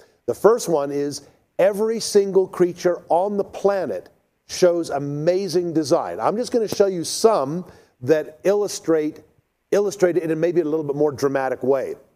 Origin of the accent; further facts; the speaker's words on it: South Africa; the Zulu people that I grew up with in South Africa